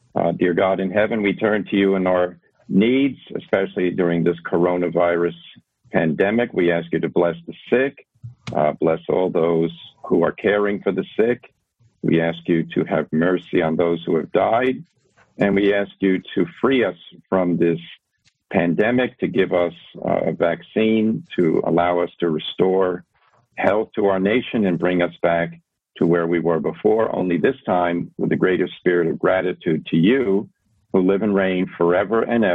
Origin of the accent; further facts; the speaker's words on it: Brooklyn, New York, United States; born there; Yes, I was born in Brooklyn, New York, 1959. My parents came, my mom from Brooklyn, my dad from New Jersey, and they both Catholic, both practicing Catholics